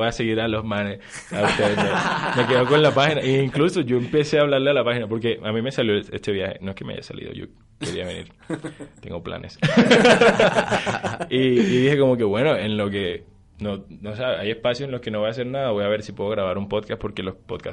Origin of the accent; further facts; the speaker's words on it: Caribbean Region, Colombia; yo soy muy costeño, no me gusta el acento rolo